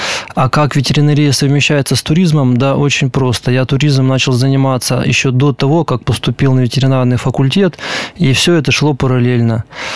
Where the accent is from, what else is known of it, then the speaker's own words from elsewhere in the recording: Perm, Perm Krai, Russia; Родился в Перми.